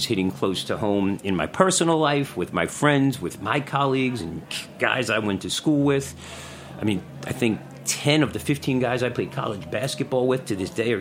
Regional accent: Bronx, New York, United States; Well, I'm a Bronx boy, so I come from the Bronx.

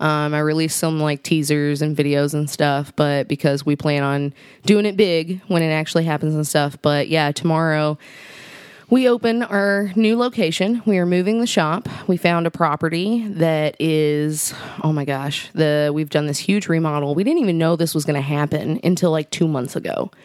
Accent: New Albany, Indiana, United States; shout outs to everybody in New Albany, though. Like, I'm so proud of my hometown.

